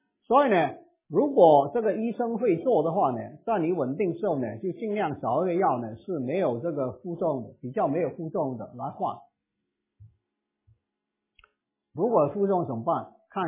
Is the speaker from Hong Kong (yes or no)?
yes; Hong Kong; 我从香港过来，今天晚上不睡是没问题的